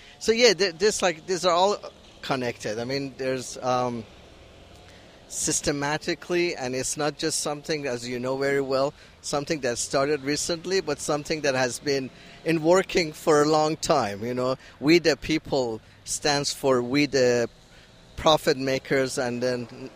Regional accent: Iran; now in United States; Was that my accent that gave it away? I'm from Iran, and I come from a land of oppression.

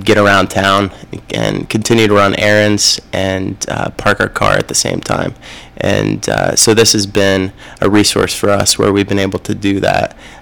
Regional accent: Dayton, Ohio, United States; No, I'm from Dayton originally.

